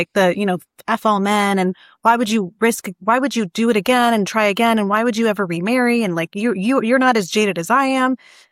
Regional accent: Michigan, United States; I'm from Michigan.

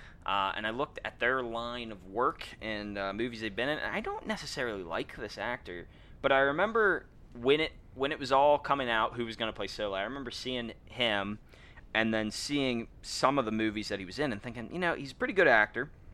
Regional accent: United Kingdom; accent: British; I thought I'd do a British accent for this movie, even though it's my natural accent.

